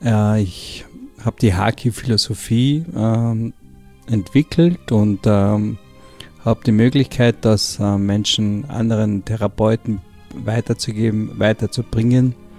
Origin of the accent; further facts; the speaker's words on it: Carinthia, Austria; ich komme aus Kärnten